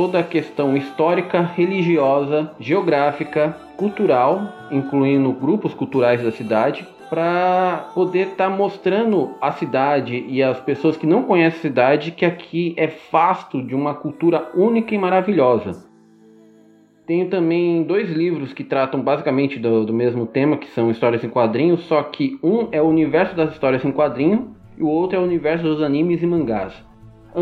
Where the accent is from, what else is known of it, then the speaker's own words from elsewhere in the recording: Santa Isabel, São Paulo, Brazil; Sou de Santo Isabel, São Paulo. Tenho 33 anos atualmente.